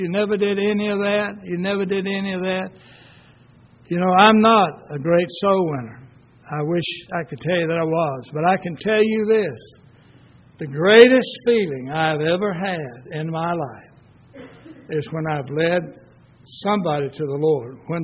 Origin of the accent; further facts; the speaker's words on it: Cochran, Georgia, United States; even though I'm from Cochran, grew up here, graduated high school here, love Cochran